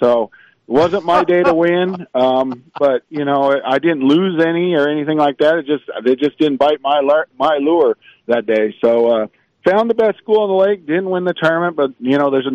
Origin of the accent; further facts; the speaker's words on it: Nevada, United States; It's like growing up on Lake Mead, things that I took for granted that I knew.